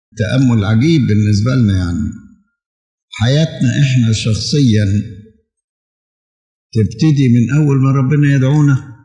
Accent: Egypt; احنا نشكر الله إن بلادنا مصر كانت من بين هذه الأمكنة،

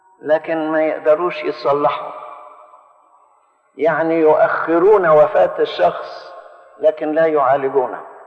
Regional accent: Egypt; يعني إحنا عندنا في مصر 60 مليون،

